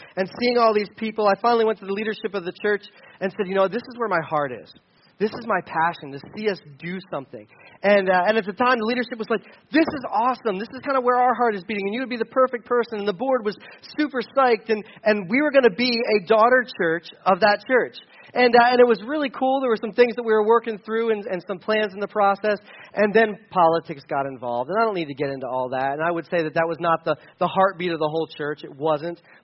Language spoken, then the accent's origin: English; Delaware, United States; now in Pennsylvania, United States; I'm from Delaware, and rural Pennsylvania was a straight up shock.